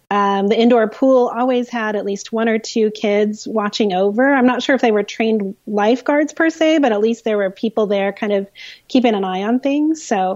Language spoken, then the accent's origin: English; Midwest, United States; We get out of school. We're from the Midwest.